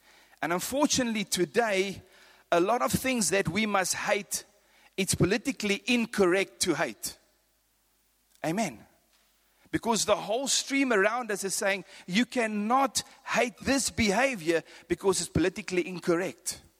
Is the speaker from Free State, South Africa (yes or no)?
yes; Free State, South Africa; I grew up in the Free State.